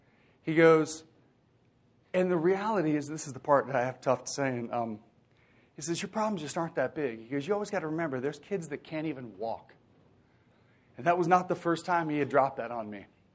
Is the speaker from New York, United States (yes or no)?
yes; Peekskill, New York, United States; born there; So where I'm from is easy. I'm the only son of … I was born in Peekskill, New York in 1971. And I could not have had a better upbringing.